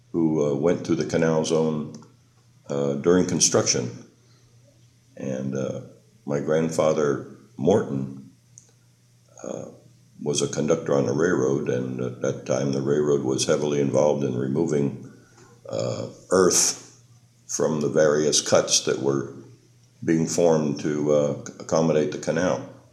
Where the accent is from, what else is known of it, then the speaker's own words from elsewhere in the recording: Colón, Panama; also born or lived in Ancon; And we stayed in Colon until 1940. And then we moved to the Pacific side, living in Ancon at that time.